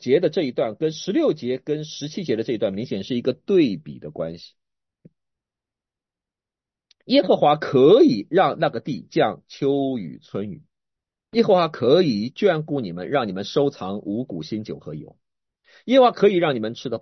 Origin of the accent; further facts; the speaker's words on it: Suzhou, Jiangsu, China; 就如同我老家是苏州，